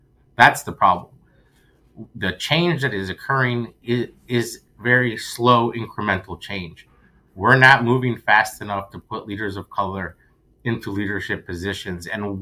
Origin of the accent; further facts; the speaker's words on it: West Virginia, United States; So I grew up in West Virginia. I grew up in a very rural area